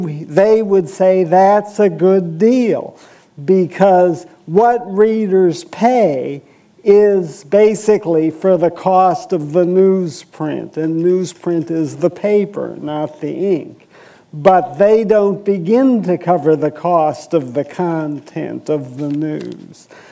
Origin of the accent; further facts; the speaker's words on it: Seattle, Washington, United States; And, I come from Seattle, and I'll just leave it at that without getting more specific.